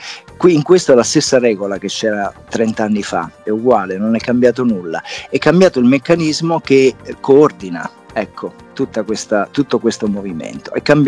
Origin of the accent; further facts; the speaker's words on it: Agropoli, Campania, Italy; born there; accent: Campanian; nel mio dialetto, che è campano. Io sono nato ad Agropoli, in provincia di Salerno